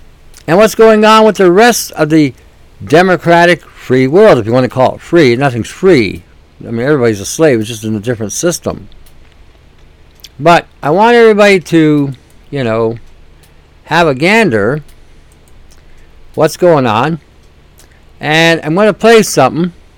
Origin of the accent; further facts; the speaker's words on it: Canada; How did that help me as a Canadian? How did that help me as a Canadian?